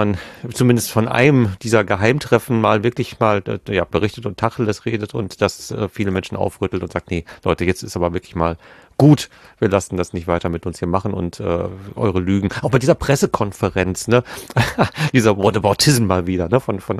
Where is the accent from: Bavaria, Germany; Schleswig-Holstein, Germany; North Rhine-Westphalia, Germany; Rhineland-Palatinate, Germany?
North Rhine-Westphalia, Germany; Gelsenkirchen; Gelsenkirchen, ne, meine Heimatstadt, Gelsenkirchen Nord ist Buhr